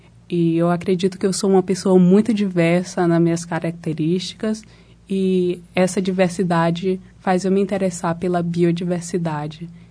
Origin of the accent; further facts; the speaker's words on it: São Luís, Maranhão, Brazil; now in Nigeria; eu sou daqui do Maranhão, sou de São Luís do Maranhão, mais especificamente, e estou há mais de 5 anos, acho que 7 anos, estudando fora.